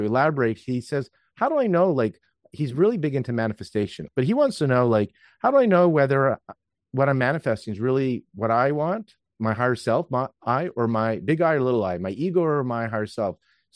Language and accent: English; Canada; I'm Canadian